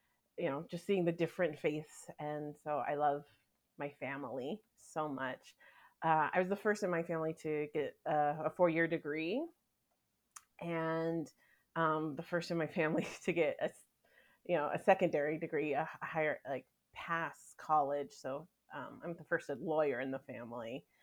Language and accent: English; Tucson, Arizona, United States; I'm originally from Tucson, Arizona. I'm the youngest of nine in a blended family.